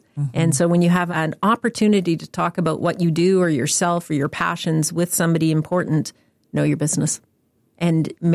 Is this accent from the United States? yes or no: no; Canada; I'm extraordinarily proud of being Canadian.